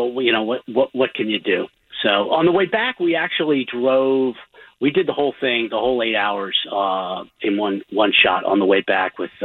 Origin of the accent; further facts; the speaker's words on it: Washington, D.C. area, United States; I grew up in the Washington, D.C. suburbs